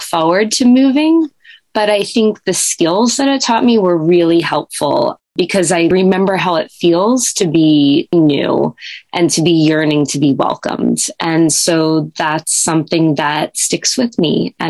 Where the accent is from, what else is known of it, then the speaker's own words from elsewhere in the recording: Connecticut, United States; born there; also born or lived in Maryland / Virginia / New Jersey; I was born in Connecticut on a submarine base. I am the oldest of three, and I moved around quite a bit as a child. So I lived in Connecticut, Maryland, Virginia, and New Jersey in different places by the time I was 10.